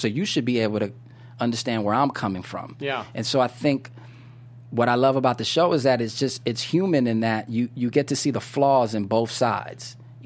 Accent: New York, United States; I know a lot of kids like that growing up in New York

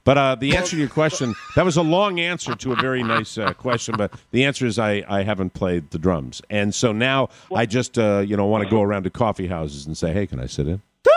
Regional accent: Manassas, Virginia, United States; Another call from my hometown of Manassas, Virginia.

